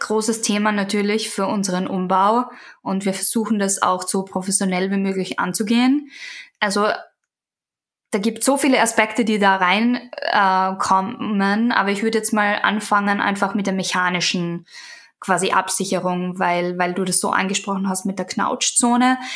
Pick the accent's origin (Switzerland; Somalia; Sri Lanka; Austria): Austria; now in United States; Ich bin ja aus Österreich und da haben wir ja das Pickerl und all diese Themen.